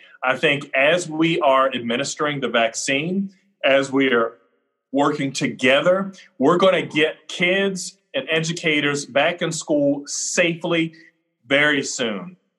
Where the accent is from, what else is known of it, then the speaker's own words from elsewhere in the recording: Maryland, United States; I grew up in Baltimore County, and I love Johnny O.